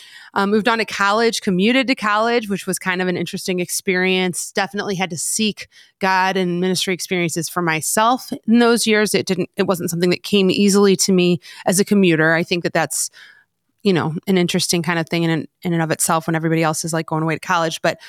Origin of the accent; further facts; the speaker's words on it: St. Louis, Missouri, United States; So, well, I was born and raised in St. Louis.